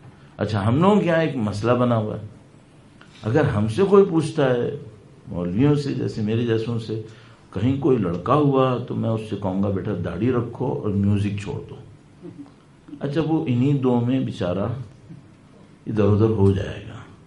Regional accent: Karachi, Sindh, Pakistan; moved away as an adult; مجھے یاد ہے جب میں بچپن میں رہتا تھا اور شیعہ آبادی میں ہی رہتا تھا کراچی میں, وہاں ہمیں دعائے سلامتی امام نہیں آتی تھی. جب میں ایران پہنچا ہوں 18 سال کی عمر میں

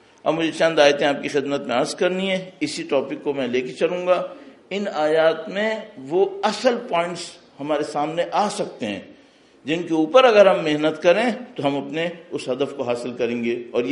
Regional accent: Pakistan; پاکستان کے اندر بھی جہاں سے میں آیا ہوں ظاہر ہے میں اس کو زیادہ دیکھ رہا ہوں

